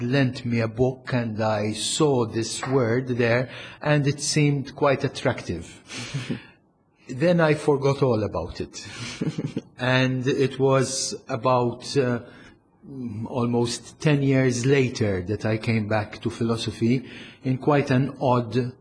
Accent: Valletta, South Eastern Region, Malta; I was born in Valletta. In 1954, way back. Valletta was a totally different city then. So I grew up in the Valletta of the 60s and the 70s.

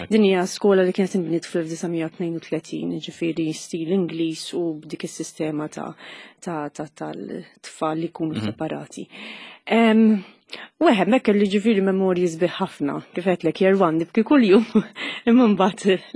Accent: Nadur, Gozo, Malta; born or raised there

